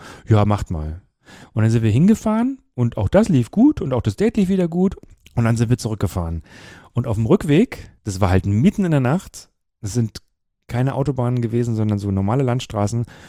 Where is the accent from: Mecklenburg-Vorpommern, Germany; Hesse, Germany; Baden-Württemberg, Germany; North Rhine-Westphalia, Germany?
Mecklenburg-Vorpommern, Germany; also born or lived in Hamburg; weil ich komme ja aus Mecklenburg, ja, ursprünglich, und ich habe eine Zeit lang dann immer, bin ich geflüchtet nach Hamburg, weil in Schwerin und Umgebung gab es keine, nicht viel queeres Leben.